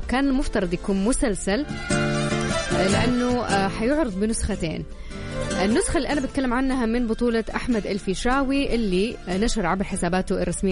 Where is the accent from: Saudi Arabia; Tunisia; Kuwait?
Saudi Arabia; يعني الصيف ما شاء الله عندنا في السعودية في كل شيء